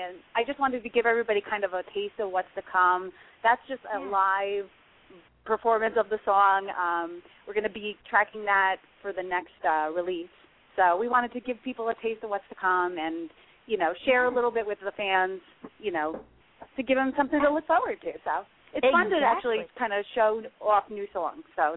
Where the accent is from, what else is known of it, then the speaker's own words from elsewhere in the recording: Poughkeepsie, New York, United States; now in Las Vegas, United States; I'm originally from New York, but I now reside in Vegas.